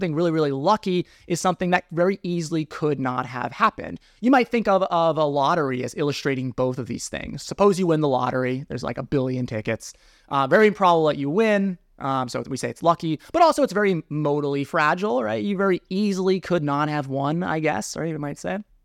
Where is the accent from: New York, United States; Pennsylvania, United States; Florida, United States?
Pennsylvania, United States; near where I grew up in the Poconos.